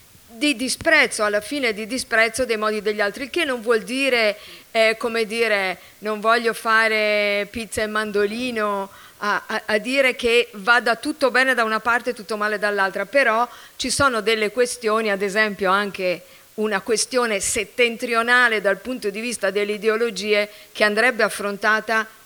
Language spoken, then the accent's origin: Italian; Tuscany, Italy; io sono toscana quindi vivo alla metà